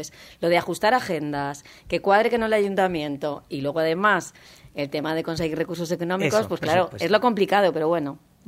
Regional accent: Villar del Arzobispo, Valencian Community, Spain; Yo soy de Villar de Arzobispo.

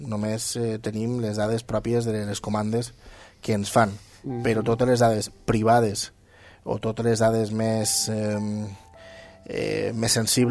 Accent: Valencian Community, Spain; tot allò innovador que fem com, com a valencians que hi ha moltes coses innovadores

